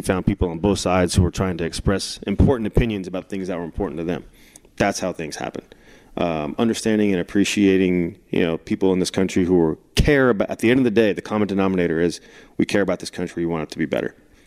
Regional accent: California, United States; when I came from California, coming through the minor leagues

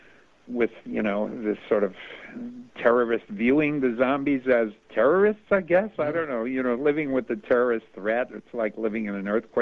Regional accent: Bronx, New York, United States; now in Pittsburgh, United States; I grew up in the Bronx. I'm a Bronx kid, and I went to Pittsburgh to go to college, and I saw a little piece of sky. Where I grew up in the Bronx, you saw, between the buildings, you saw like a yard of sky.

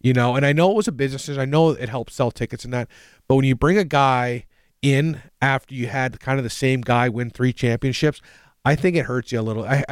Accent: Montreal, Quebec, Canada; I played in front of my hometown in the NHL. I played for the Montreal.

